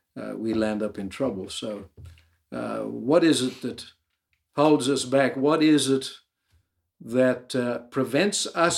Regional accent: Ireland; I'm an Irish man with somewhat of a different accent, but I'm an Irish man nonetheless.

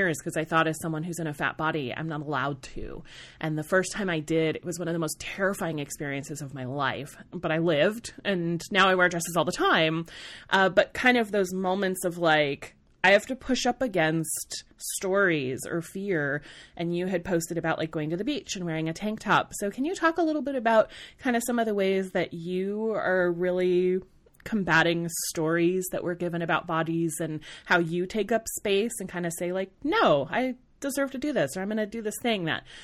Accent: California, United States; And I come from Southern California. That's where my family is.

